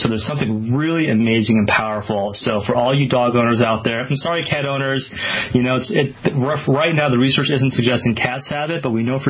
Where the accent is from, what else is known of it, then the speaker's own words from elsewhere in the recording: Los Angeles, California, United States; LAX Airport, believe it or not, where my hometown and Jennifer's as well, here in SoCal